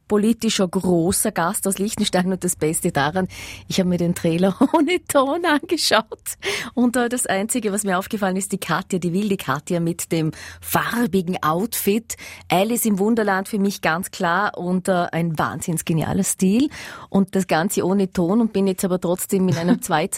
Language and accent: German; Lauterach, Vorarlberg, Austria; also ich kenne das aus meiner Gemeinde, wo ich herkomme, so Kurdorf, Österreich, Lauterach, lauter Kühe und alte Leute.